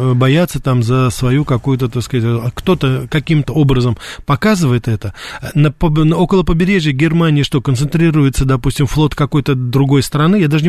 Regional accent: Russia; Американец говорит о России, ну а я, россиянин, буду говорить об Америке.

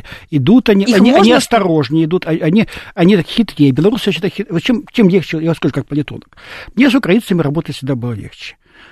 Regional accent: Vladivostok, Primorsky Krai, Russia; born there; я же наполовину минчанин, хотя я русский человек, родился в Дальнем Востоке, Владивосток и так далее.

